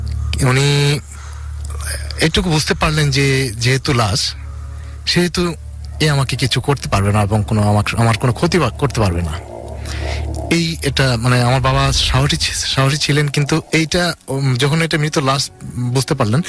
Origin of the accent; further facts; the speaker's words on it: Mirpur, Dhaka Division, Bangladesh; আমি মিরপুর শেরপাড়া থেকে এসেছি।